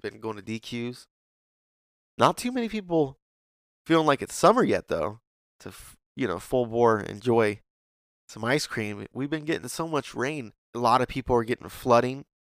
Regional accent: Galion, Ohio, United States; when people ask where I'm from, I don't say, I'm from Galleon, Ohio. It's, you know, about an hour north of Columbus, right around Mansfield, Ohio, if you ever heard of that.

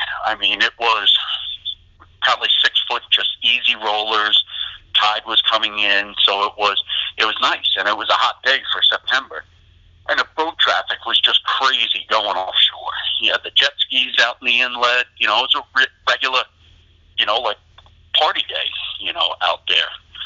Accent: Long Island, New York, United States; I grew up on Long Island, and that's where Fire Island was.

